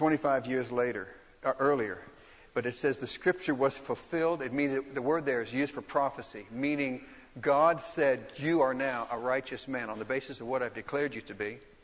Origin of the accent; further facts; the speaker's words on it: Dallas, Texas, United States; I was raised in Dallas.